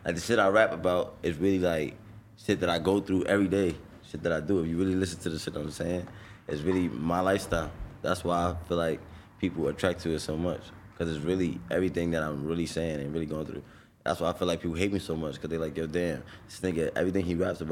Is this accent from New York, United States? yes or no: yes; Brownsville, New York, United States; See, I'm from Brownsville.